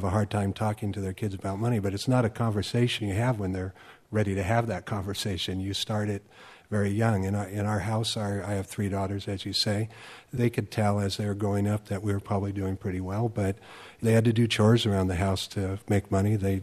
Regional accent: Milwaukie, Oregon, United States; I grew up here in Milwaukee, Oregon

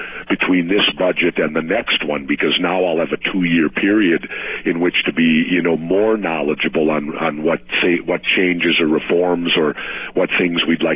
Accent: Minneapolis, Minnesota, United States; And if you look at my life, I come from middle class Minnesota. I grew up in South Minneapolis.

